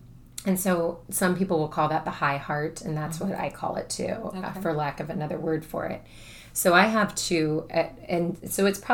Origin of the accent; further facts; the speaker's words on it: Brooksville, Florida, United States; I grew up in Brooksville, which is kind of a sister town to where Wikiwachi is.